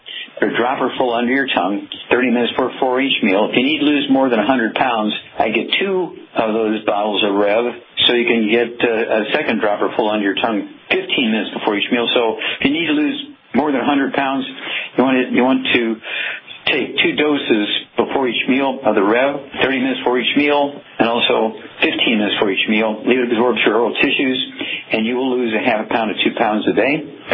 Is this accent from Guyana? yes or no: no; Missouri, United States; Chuck, let's go to Missouri, my home state, and Louise.